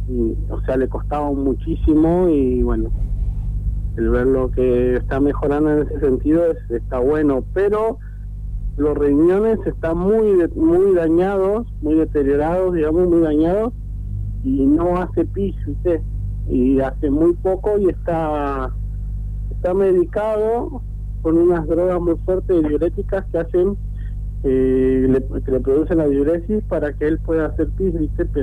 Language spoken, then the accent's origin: Spanish; Río Grande, Tierra del Fuego, Argentina; Sí, bueno, nosotros somos de Río Grande.